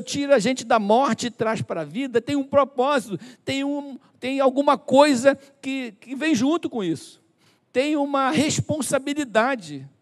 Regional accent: Duque de Caxias, Rio de Janeiro, Brazil; Eu fui criado em Caxias, sou cria lá da Baixada Fluminense.

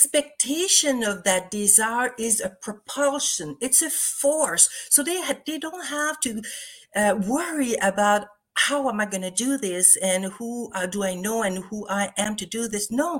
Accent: Quebec City, Quebec, Canada; also born or lived in Vancouver; I lived in Vancouver for 7 years. I'm from Quebec City, Canada, and I lived in Vancouver for 7 years

